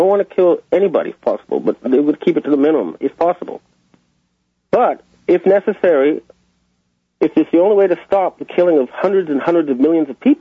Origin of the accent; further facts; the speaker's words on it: Canada; And as a Canadian, I'd be proud to serve in a U.S. ship like the Enterprise